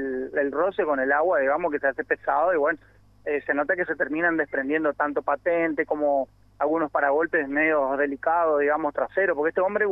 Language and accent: Spanish; Resistencia, Chaco, Argentina; yo soy de Resistencia, vivo cerca del centro. Justamente estoy en Julio Roca y calle 1.